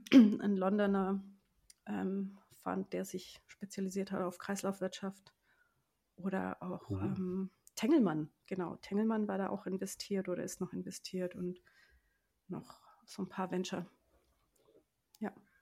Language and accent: German; Kempten, Bavaria, Germany; Als ich da aufgewachsen bin, da war nichts. Nichts. Bis gar nichts und in meinem Heimatdorf war noch viel weniger. Und da ist ja jetzt auch Newman zu Hause und es war Lightwheel zu Hause in Wiggensbach im Allgäu.